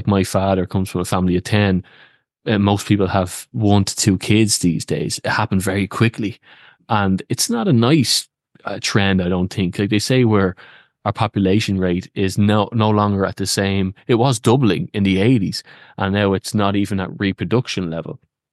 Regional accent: Ireland; Ireland, and we said our prayers going to school

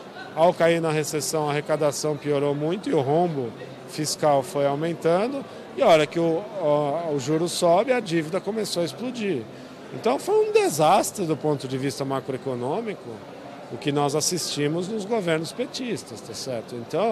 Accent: Brazil; Como brasileiro, eu acho das piores coisas que eu estou vivendo.

